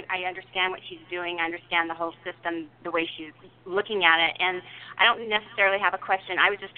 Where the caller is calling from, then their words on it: Denver, Colorado, United States; from Denver, Colorado.